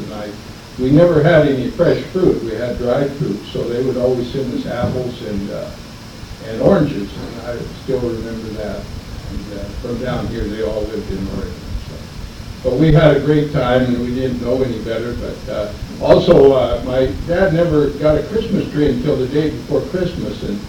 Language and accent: English; Prince George, British Columbia, Canada; born there; I was born up in British Columbia, north central British Columbia, near west of Prince George, if any of you know where that is.